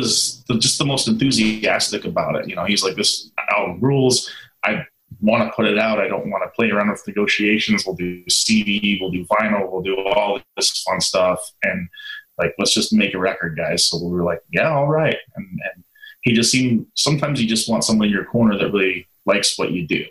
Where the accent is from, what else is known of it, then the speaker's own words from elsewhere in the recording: Canada; I'm from Canada originally.